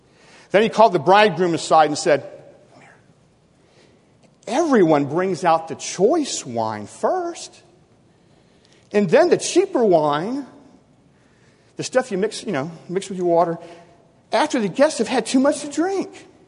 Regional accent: Tennessee, United States; also born or lived in Iowa; In first grade, I moved from Iowa to Tennessee with my dad and mom. And so we'd make an annual trek to relatives every summer and go to Iowa.

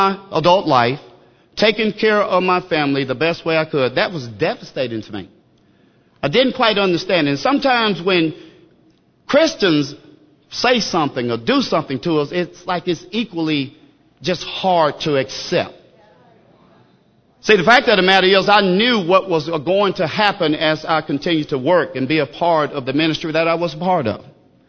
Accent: Newnan, Georgia, United States; I don't talk like everybody else. I'm from Noonan, Georgia, so a little country gonna come out.

